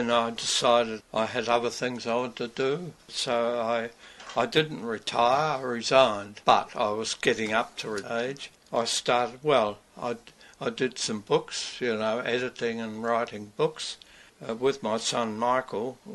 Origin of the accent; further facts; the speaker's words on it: Beulah Park, South Australia, Australia; But I lived in Beulah Park, and I was there until the war.